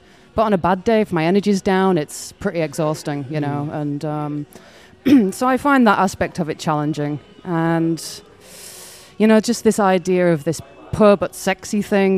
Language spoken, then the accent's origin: English; York, Yorkshire and the Humber, United Kingdom; now in Germany; I'm from York. I'm from North originally. North. Yeah.